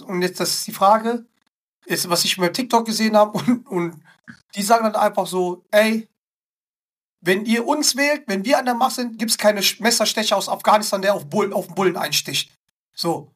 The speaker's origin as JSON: {"language": "German", "region": "North Rhine-Westphalia", "country": "Germany", "tie": "born or raised there", "said": "Ich bin im Pott aufgewachsen und ich sag dir eins"}